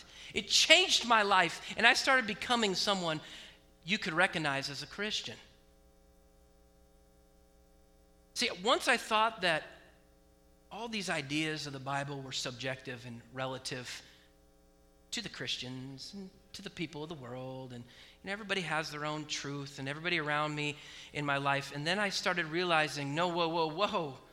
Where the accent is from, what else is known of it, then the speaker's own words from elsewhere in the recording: Oregon, United States; Now, I grew up in Oregon, very liberal, and I grew up in the public school system.